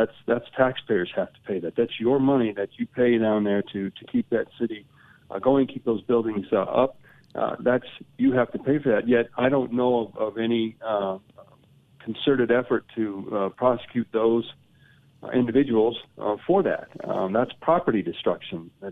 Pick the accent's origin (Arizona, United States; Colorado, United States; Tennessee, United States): Colorado, United States; Grand Junction; also born or lived in Great Falls, Montana; I was born in Great Falls, Montana, graduated from Grand Junction High School, got my degrees from Colorado State University and Creighton School of Law, and I've lived in Adams County for the last 20 years where I raised my family.